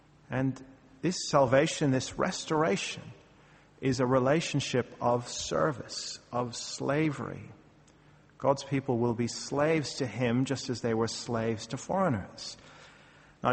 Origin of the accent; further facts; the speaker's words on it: Ireland; now in Australia; As an Irishman, you know, I partly consider myself in exile in Australia